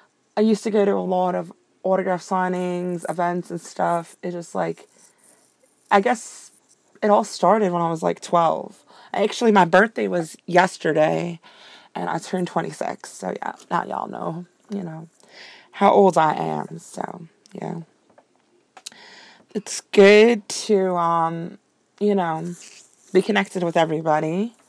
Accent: New York City, New York, United States; So let me just let you guys know, I'm from the New York City metro area.

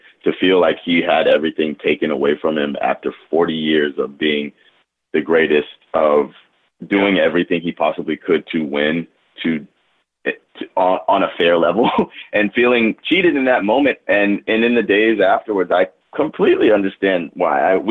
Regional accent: the South, United States; Growing up in the South, Atlanta was always kind of a little bit of a model for, not a model, but we kind of looked at Atlanta because there were no MLS teams when I was growing up.

